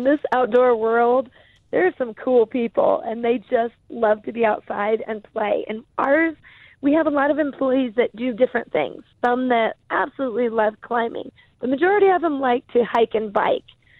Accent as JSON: {"language": "English", "town": "Prescott", "region": "Arizona", "country": "United States", "tie": "born or raised there", "said": "I guess it's so funny, growing up in Prescott, I never camped here."}